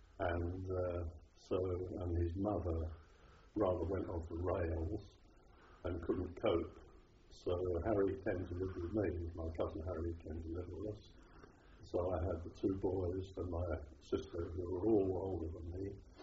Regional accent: Leyton, London, United Kingdom; born there; on the 10th of October, 1924. And I was born in Leighton, London.

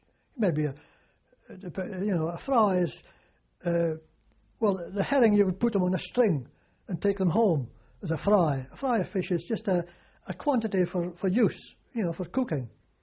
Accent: Buckie, Scotland, United Kingdom; In my hometown of Bucky, you see, you buy your nets, your ropes, your buoys. It was all bought locally.

